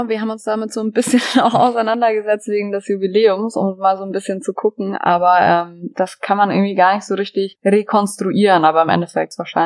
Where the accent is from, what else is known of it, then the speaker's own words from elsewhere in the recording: Nuremberg, Bavaria, Germany; Also ich komme aus Nürnberg eigentlich